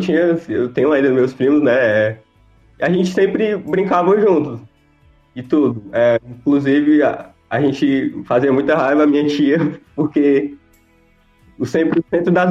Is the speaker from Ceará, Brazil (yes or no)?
yes; Pires Ferreira, Ceará, Brazil; also born or lived in Ipu; Não, eu nasci em Ipu, mas me criei e atualmente eu moro em Pires Ferreira.